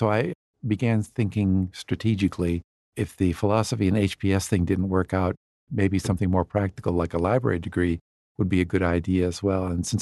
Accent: Michigan, United States; When I was still growing up in Michigan, we went to the library regularly.

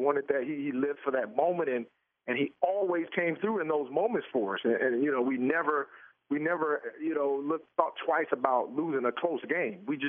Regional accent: the South, United States; we always kid each other because we're from the South

